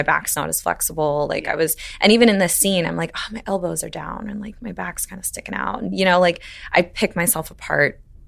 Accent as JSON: {"language": "English", "region": "Midwest", "country": "United States", "tie": "born or raised there", "said": "And I grew up mostly in the Midwest, so that was easy for me."}